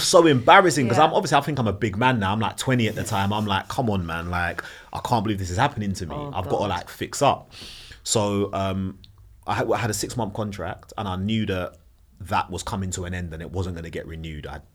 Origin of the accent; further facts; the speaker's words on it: London, United Kingdom; as a teenager growing up in South London